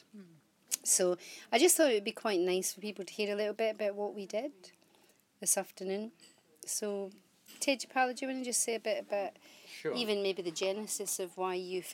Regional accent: Scotland, United Kingdom; now in England, United Kingdom; I'm Scottish, but I live in England, and I'm visiting Australia.

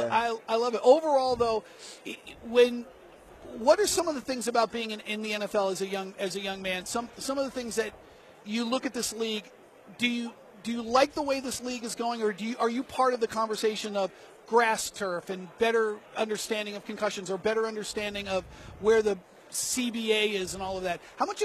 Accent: Southeast, United States; I'm from the Southeast, so I know how important college football is.

